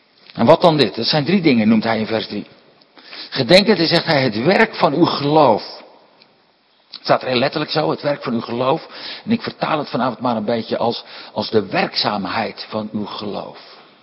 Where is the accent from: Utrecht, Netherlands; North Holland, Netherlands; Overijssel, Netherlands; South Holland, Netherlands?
South Holland, Netherlands; Katwijk; Ik ben geboren en getogen in Katwijk aan Zee.